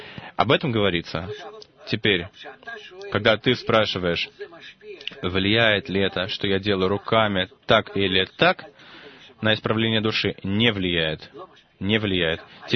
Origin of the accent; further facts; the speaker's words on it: Russia; now in Israel; И что я приехал сюда из России почти 40 лет назад.